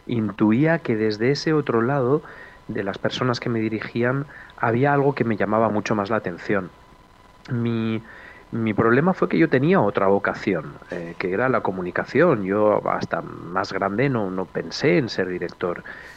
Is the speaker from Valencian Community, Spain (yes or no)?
yes; Valencia, Valencian Community, Spain; Mi formación instrumental se originó en la tradición antigua, tradición de bandas de música de Valencia, que es de donde yo soy originario, y ya de muy niño tocaba la flauta travesera en una banda de música